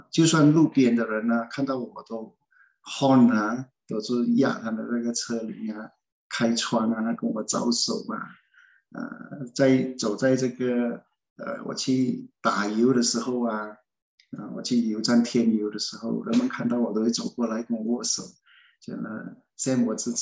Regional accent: Malaysia; now in Australia; 我呢是1961年出生，在马来西亚长大的我在马来西亚，我从小的愿望就是要做警察嘛。

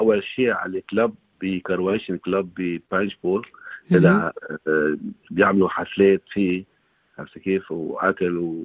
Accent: Lebanon; moved away; جيت على من لبنان لهون ب 2002

